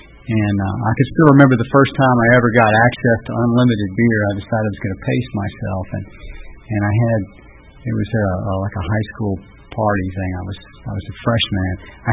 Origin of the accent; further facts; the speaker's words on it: Lafayette, Louisiana, United States; I grew up in Southwest Louisiana. I grew up in Lafayette. I grew up in Cajun country. And we were poor, though.